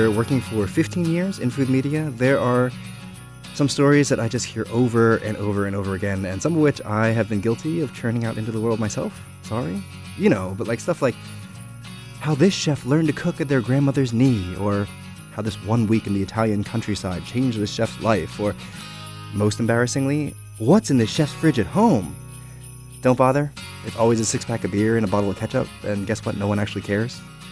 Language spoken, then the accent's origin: English; Canada; So as a Canadian, what are some things Americans should be eating this holiday season